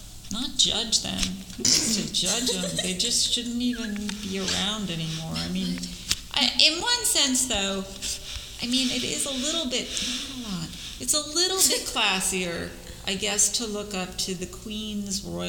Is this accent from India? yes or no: no; Lebanon; also born or lived in England / Ghana; I'm from Lebanon.